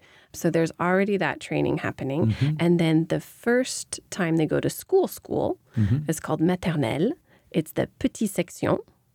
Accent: United States; I think it's the growing up in America and with the kind of entrepreneurial parents that I have

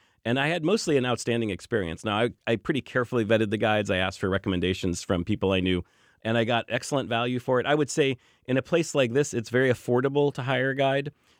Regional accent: United States

